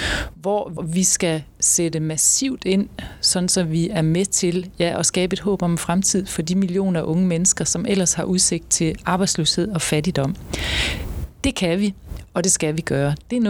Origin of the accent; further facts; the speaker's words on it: Esbjerg, Region of Southern Denmark, Denmark; Jeg er født og opvokset i Esbjerg, og jeg er esbjergenser af et stort og varmt hjerte.